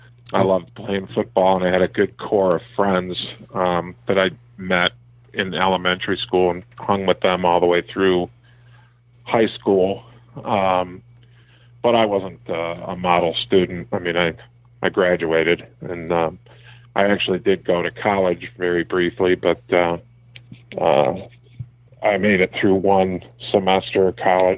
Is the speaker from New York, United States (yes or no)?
no; Livonia, Michigan, United States; also born or lived in Detroit, United States; No, we grew up in Livonia.